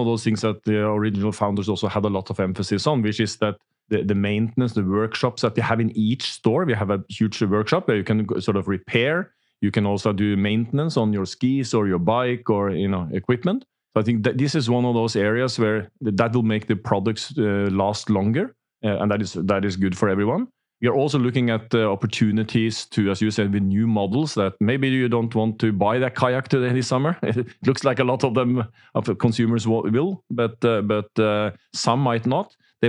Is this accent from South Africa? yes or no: no; Hamar, Innlandet, Norway; English is a second language; I was raised in HamKam.